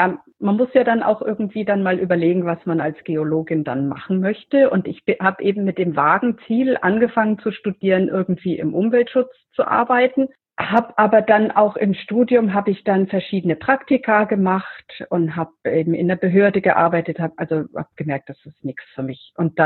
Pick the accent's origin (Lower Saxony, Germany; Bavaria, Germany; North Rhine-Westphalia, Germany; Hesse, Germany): Bavaria, Germany; also ich komme aus Mittelfranken, das zu Bayern gehört.